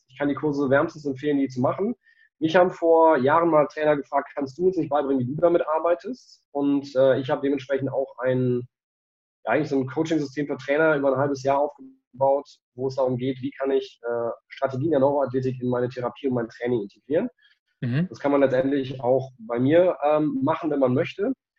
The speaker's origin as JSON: {"language": "German", "region": "North Rhine-Westphalia", "country": "Germany", "said": "Also ich komme ja aus dem Kölner Raum"}